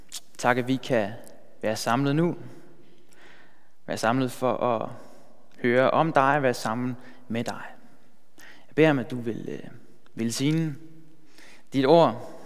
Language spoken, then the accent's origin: Danish; Bornholm, Capital Region of Denmark, Denmark; Jeg kommer oprindeligt fra Bornholm, men studerer nu teologi på DBI.